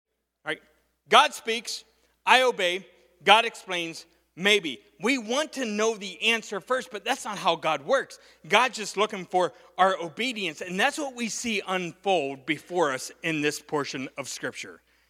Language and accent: English; Pennsylvania, United States; I'm from Pennsylvania. I worked on a farm.